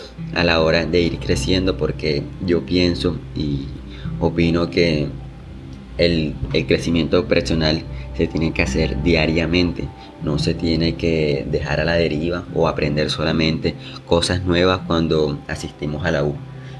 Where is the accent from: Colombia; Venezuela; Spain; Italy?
Colombia; Barranquilla, Atlántico; also born or lived in Soledad; tengo 19 años. Estudié en un colegio público, soy de Barranquilla, Colombia, y estudié en un colegio Soledad, pues la mayoría de mi vida he vivido en Soledad prácticamente